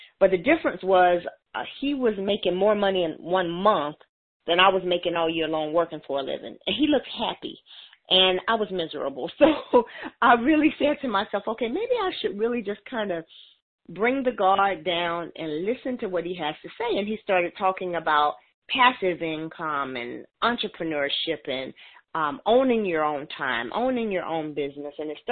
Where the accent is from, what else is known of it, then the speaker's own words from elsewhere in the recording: Alabama, United States; moved away; I was living in Atlanta, Georgia at the time. I moved there from Alabama, which is where I'm originally from.